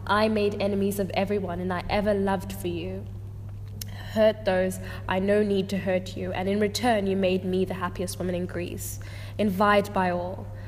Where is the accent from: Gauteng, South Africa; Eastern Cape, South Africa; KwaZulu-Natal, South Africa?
Gauteng, South Africa; Johannesburg; I'm from Johannesburg, Sandton, South Africa, basically. Yeah, South Africa.